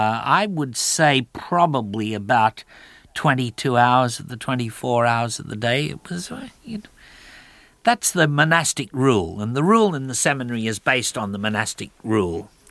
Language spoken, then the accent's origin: English; Australia; going to an all-boy school and then entering an all-boy seminary and then being an Australian